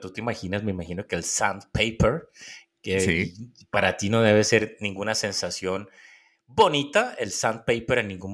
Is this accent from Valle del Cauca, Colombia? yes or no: yes; Cali, Valle del Cauca, Colombia; en cuanto a Cali, ¿yo qué te puedo decir de Cali? Cali tenemos como un español un poco...